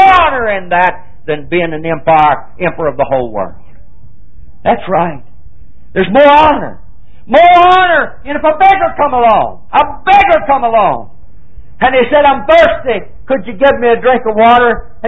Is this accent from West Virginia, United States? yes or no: yes; West Virginia, United States; I said, "I'm from Fairmont, West Virginia." Wasn't even from there. I was from up a hollow here somewhere, but I knew they wouldn't know the name of the hollow. So I always said, "Fairmont, West Virginia is the nearest town."